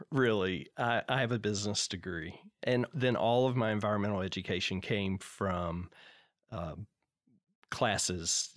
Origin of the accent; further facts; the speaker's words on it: Frankfort, United States; So I'm grew up in Frankfort, 22 miles